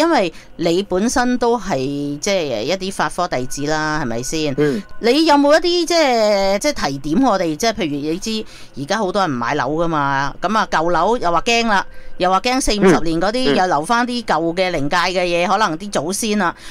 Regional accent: China; 我哋唔係道人迷信，不過有時候一啲傳統嘅嘢，我哋中國人咁就做一做啦，心安理得啫

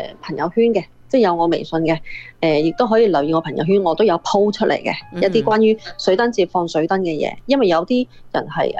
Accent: China; 咁中國啲人咧，我哋中國人都會寫一啲祈福嘅嘢啦

